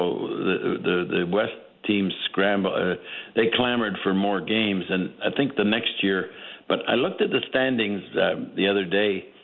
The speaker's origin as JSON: {"language": "English", "town": "Montreal", "region": "Quebec", "country": "Canada", "tie": "born or raised there", "said": "I had players that I used to idolize when I was growing up in Montreal."}